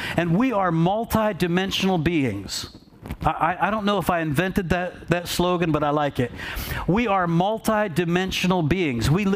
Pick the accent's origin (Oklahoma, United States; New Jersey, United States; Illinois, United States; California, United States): New Jersey, United States; I said, "I'm from New Jersey," and they started laughing